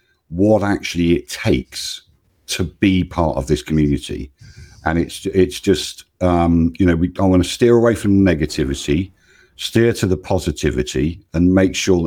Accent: United Kingdom; That's very sounding very American of me, you know, being British.

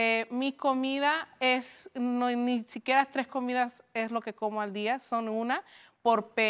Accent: Dominican Republic; moved away as an adult; Yo vine de República Dominicana hace 5 meses.

